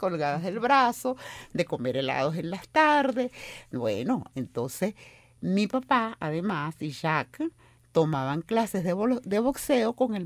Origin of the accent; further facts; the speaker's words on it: Venezuela; Si vivía aquí en Venezuela, además soy venezolana, estoy viviendo aquí en Venezuela